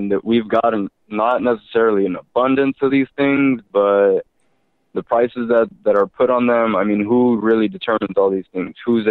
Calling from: Austin, Texas, United States; I actually just called last night, and I'm calling from Austin, Texas.

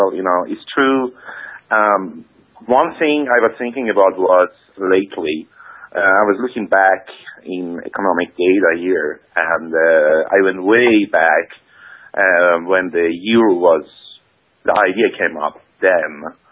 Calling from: Denmark; I'm calling from Denmark.

